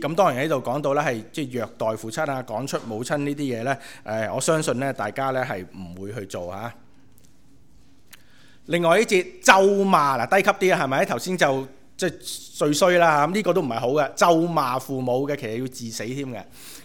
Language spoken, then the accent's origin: Cantonese; China; 咁我哋都系中国人咧，都系差唔多咁样嘅文化底下